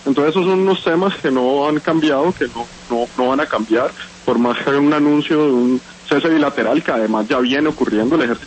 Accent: Colombia

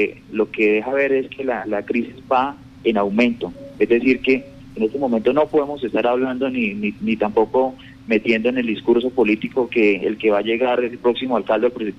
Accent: Colombia; como colombianos.

